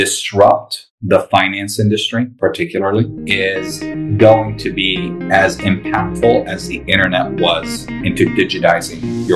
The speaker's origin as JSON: {"language": "English", "town": "Latakia", "region": "Latakia Governorate", "country": "Syria", "moved": "yes", "said": "So I immigrated from Syria in a city called Latakia, which is basically a port town in the northwest part of the country."}